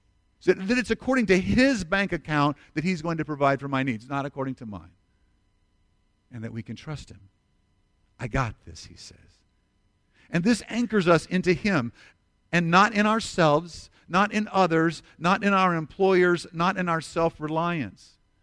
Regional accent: United States; I mean, I'm an American, Lord.

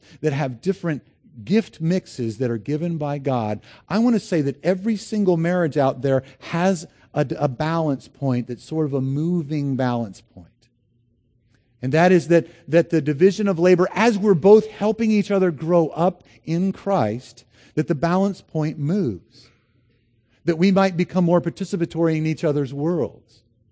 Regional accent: United States; I'm an American. I don't know where my blind spots are.

